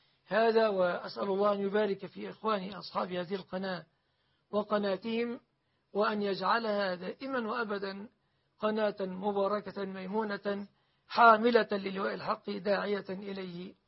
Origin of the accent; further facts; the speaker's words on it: Egypt; بلادنا مصر